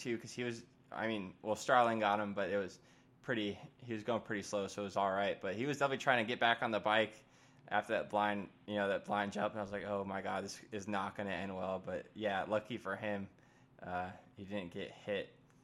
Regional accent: Florida, United States; Yeah, it's I'm from Florida. It's like I'm in North Carolina now

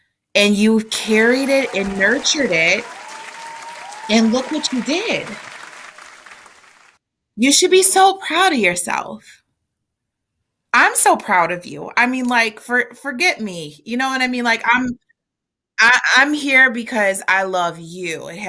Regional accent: Michigan, United States; This is special to us because we're from Michigan.

